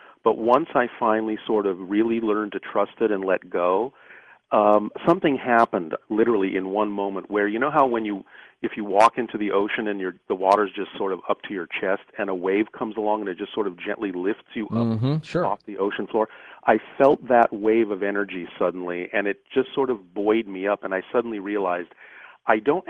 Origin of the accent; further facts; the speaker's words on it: Ottawa, Ontario, Canada; born there; I was born in Ottawa